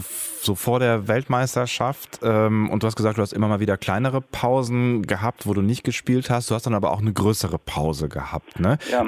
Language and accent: German; Aachen, North Rhine-Westphalia, Germany; Ich komme aus Aachen und Aachen ist eine der Städte in Deutschland, wo es ein Spielcasino gibt.